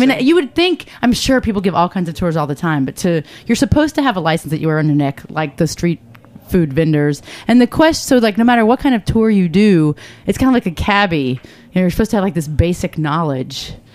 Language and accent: English; North Carolina, United States; they have heat lamps in my hometown in North Carolina, so... The Bronx should have them. They can just beat up us North Carolinians and steal ours.